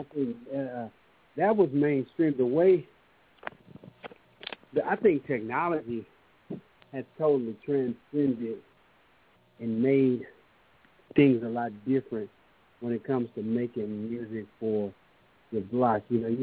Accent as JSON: {"language": "English", "town": "Houston", "region": "Texas", "country": "United States", "said": "Because I'm from Houston, and I remember, you know … all that, you know, back when I was a kid and had the wax on it."}